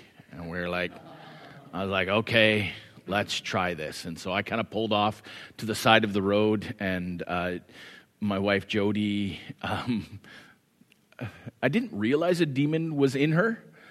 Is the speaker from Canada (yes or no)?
yes; Cranbrook, British Columbia, Canada; I am from Cranbrook, BC.